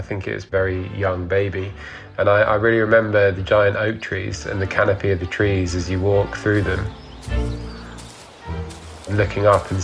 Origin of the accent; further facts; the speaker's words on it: London, United Kingdom; I grew up in London